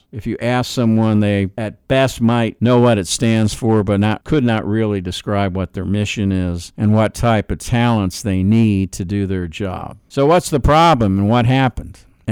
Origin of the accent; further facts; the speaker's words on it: New York City, New York, United States; And I'm from New York City, and I've been in at least one of those towers.